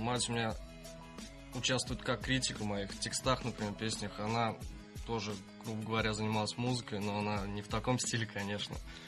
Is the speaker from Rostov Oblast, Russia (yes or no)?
no; Diveyevo, Nizhny Novgorod Oblast, Russia; Я сам не из Арзамаса, то есть есть в пределах, грубо говоря, Арзамаса, село Дивеево.